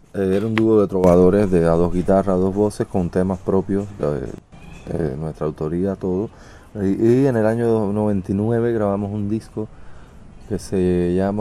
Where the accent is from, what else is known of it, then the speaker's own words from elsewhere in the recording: Cuba; moved away; Yo, una vez que salí de Cuba la primera vez a Francia